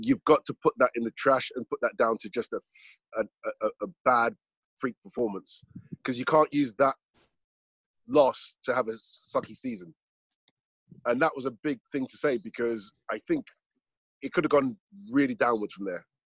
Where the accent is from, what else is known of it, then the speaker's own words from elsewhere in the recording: London, United Kingdom; because I was from London